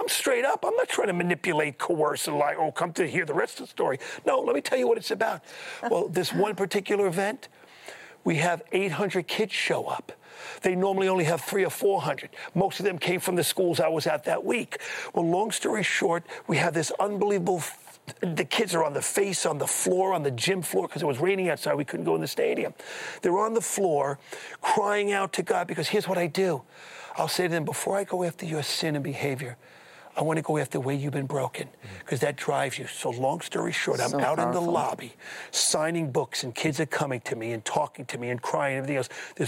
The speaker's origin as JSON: {"language": "English", "town": "Brooklyn", "region": "New York", "country": "United States", "said": "I'm from Brooklyn. I can't use words like this."}